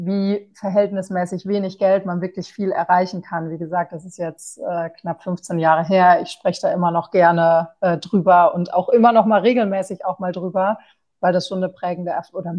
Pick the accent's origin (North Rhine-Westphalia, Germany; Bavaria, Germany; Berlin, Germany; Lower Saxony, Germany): North Rhine-Westphalia, Germany; also ich komme aus dem Münsterland, was jetzt keine klassische Grenzregion ist, aber die Niederlande sind sehr nah.